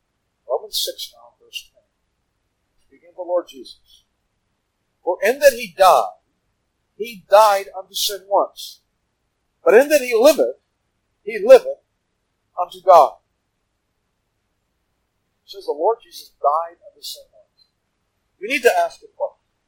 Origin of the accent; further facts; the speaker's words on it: New York, United States; So, you know, I come from New York